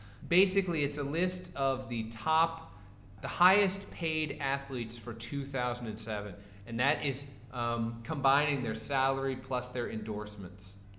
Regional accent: United States; but as an American, you know, I was thinking about why do we pay athletes so much money?

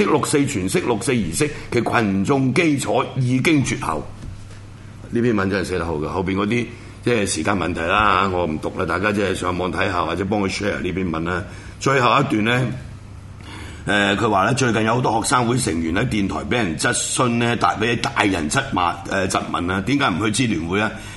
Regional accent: Guangdong, China; 咁保姆就係開妓院嘅女人，即係我哋廣東人比較粗俗啲叫龜婆。

